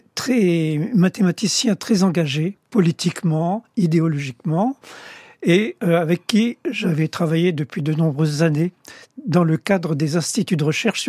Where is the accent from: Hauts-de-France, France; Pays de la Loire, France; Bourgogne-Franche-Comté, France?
Bourgogne-Franche-Comté, France; Besançon; also born or lived in Paris; Mais je suis arrivé assez vite à Besançon.